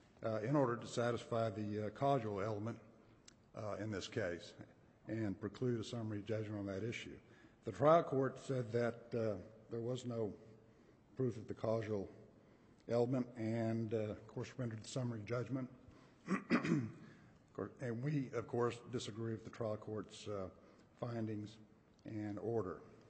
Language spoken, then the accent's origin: English; Odessa, Texas, United States; I'm from Odessa, Texas.